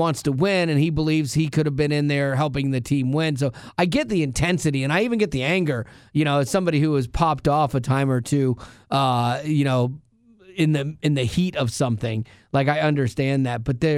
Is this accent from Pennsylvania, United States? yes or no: no; Anaheim, California, United States; I grew up in Anaheim.